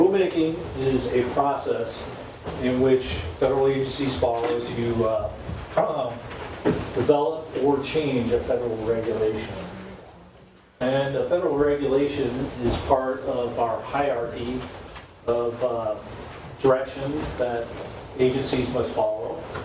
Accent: Denver, Colorado, United States; I'm the interdisciplinary team leader for this rulemaking effort, and I am from Denver, and never lived in Alaska

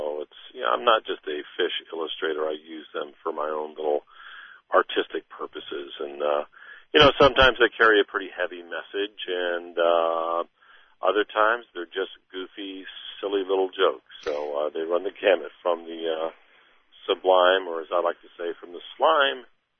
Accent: Ketchikan, Alaska, United States; But hey, I come from Ketchikan.

